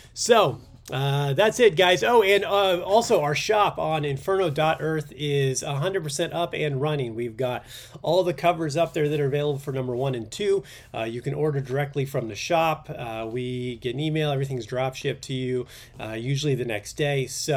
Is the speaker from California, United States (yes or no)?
yes; Long Beach, California, United States; I grew up in Long Beach, so I'm very familiar with that whole area.